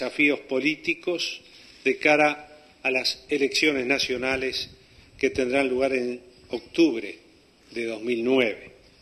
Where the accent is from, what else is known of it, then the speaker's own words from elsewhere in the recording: Uruguay; como ciudadano uruguayo